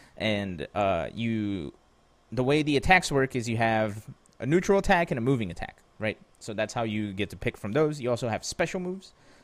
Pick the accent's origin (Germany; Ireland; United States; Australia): United States; Pennsylvania; Maybe that's why I thought winter started early, because I'm from Pennsylvania, so it was like October was already starting to snow.